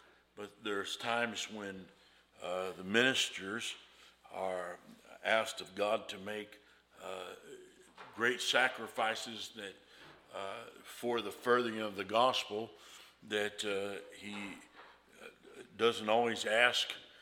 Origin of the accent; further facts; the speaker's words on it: West Virginia, United States; But I'm from West Virginia originally, so beans and taters to me are pinto beans and fried potatoes.